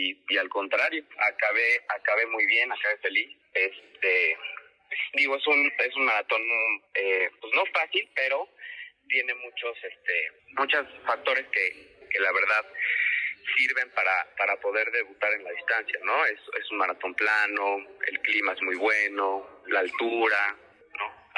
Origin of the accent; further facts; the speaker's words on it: Mexico; Pero pues como buen mexicano, nada más bastó que me dijeran que no podía y lo hice